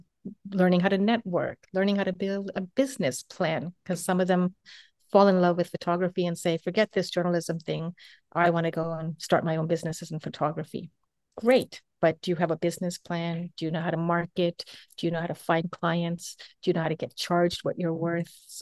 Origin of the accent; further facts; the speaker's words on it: Uganda; now in Canada; even though I'm from Uganda, like on the other side of the world